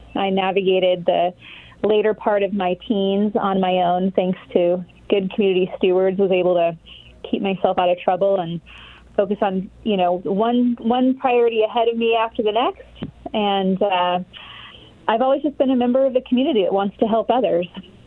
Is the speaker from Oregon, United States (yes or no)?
yes; Eugene, Oregon, United States; so I'm a fifth-generation Oregonian. I was born in Lane County in Eugene at Sacred Heart Hospital, for those of you that are familiar with the area.